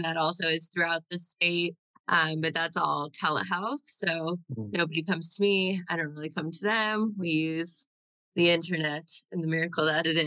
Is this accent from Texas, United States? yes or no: no; New Mexico, United States; born there; So while I was born here in New Mexico, my tribe is Chickasaw.